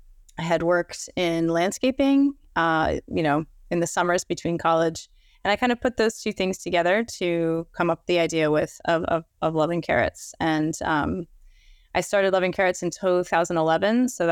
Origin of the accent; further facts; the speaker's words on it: Vermont, United States; So I grew up in Vermont, which is a state in the United States. It's in the northeast, and it's very wooded and rural. So I grew up on a large farm, kind of gardening with my family.